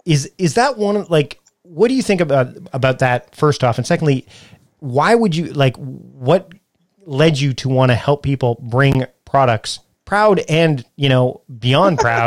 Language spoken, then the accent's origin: English; Canada; accent: Canadian; if it was a Canadian accent, I'm Canadian, so it would be product.